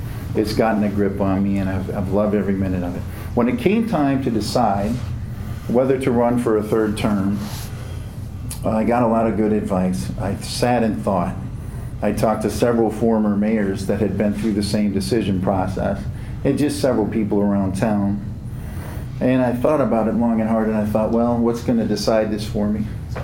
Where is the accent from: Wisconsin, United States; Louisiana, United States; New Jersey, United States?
Wisconsin, United States; Richland Center; Richland Center hooked me in, and I'll be honest with you, I got offended because I came home to a town that spoke poorly ab